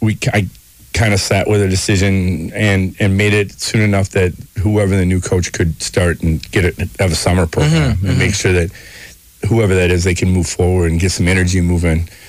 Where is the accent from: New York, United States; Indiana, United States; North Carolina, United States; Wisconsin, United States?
Wisconsin, United States; Arcadia; also born or lived in Durand / La Crosse; I grew up in Arcadia. We spent a year in Durand, and my dad kind of had a midlife crisis. And then we ended up back in La Crosse and went to Logan High School, pride of the North Side there.